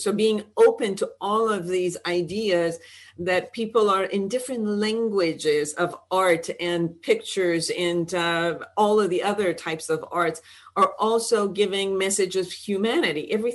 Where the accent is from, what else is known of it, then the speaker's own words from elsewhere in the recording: Iran; I'm from Iran